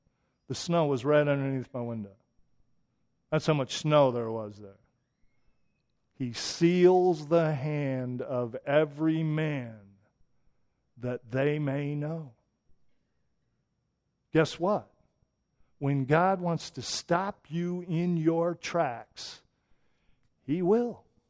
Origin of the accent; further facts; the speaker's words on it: Flint, Michigan, United States; Now, of course, I grew up in Flint, Michigan.